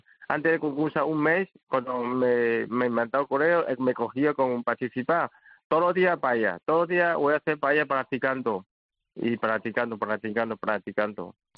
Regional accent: China; Spanish is a second language; El secreto, sí que verán, soy chino porque trabajamos muchos.

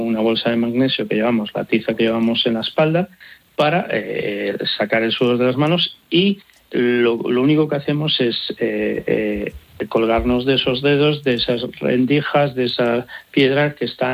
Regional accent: Galicia, Spain; yo que me inicié, soy gallego, y me inicié en el dique de abrigo, en una muralla del puerto de La Coruña

